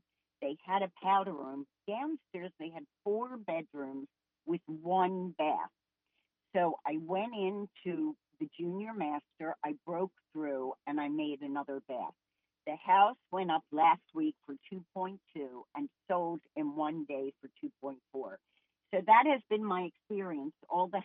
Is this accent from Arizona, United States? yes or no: no; Philadelphia, Pennsylvania, United States; And I grew up in Philadelphia. I went to Penn State and I was an English major.